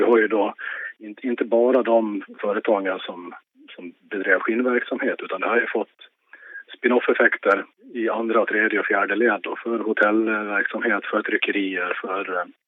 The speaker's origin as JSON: {"language": "Swedish", "town": "Malung", "region": "Dalarna County", "country": "Sweden", "tie": "born or raised there", "said": "Jag är ju född och uppvuxen i Malung."}